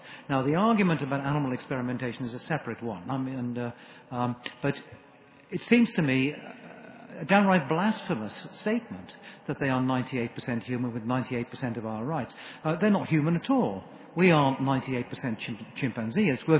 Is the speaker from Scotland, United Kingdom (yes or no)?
no; Aberystwyth, Wales, United Kingdom; I was brought up in West Wales in Aberystwyth, which in my youth was a Welsh-speaking town, and still is as long as there are English people in the room.